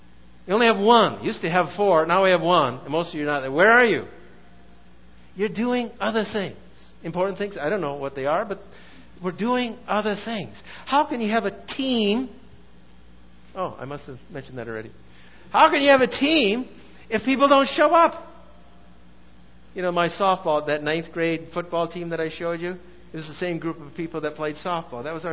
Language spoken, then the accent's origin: English; Vancouver, British Columbia, Canada; now in Chicago, United States; I moved to Chicago. I came from Vancouver, British Columbia. Was there 9 years.